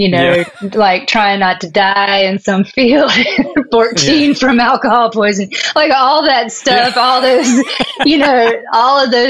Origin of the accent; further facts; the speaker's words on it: Albany, Georgia, United States; No, I'm actually like, I grew up in South Georgia, in Albany, Georgia.